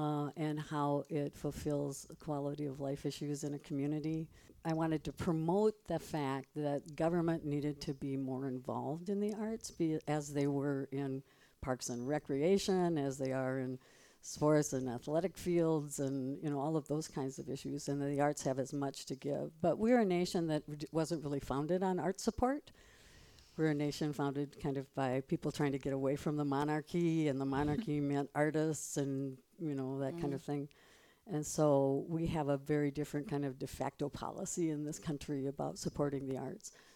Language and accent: English; Dell Rapids, South Dakota, United States; I grew up in Del Rapids, so we didn't have a big arts program back when I was in high school.